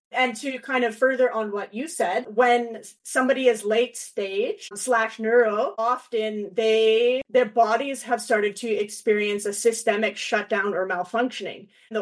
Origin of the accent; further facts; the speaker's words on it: Canada; It is not just because I'm Canadian.